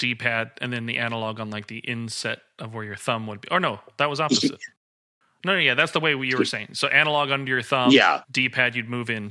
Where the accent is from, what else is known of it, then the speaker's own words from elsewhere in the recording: Arizona, United States; also born or lived in California; yeah, I grew up in a real small town out here in the middle of nowhere, Arizona. I was born in California, moved out here. Moved back to California. I've gone back and forth like four times in my life.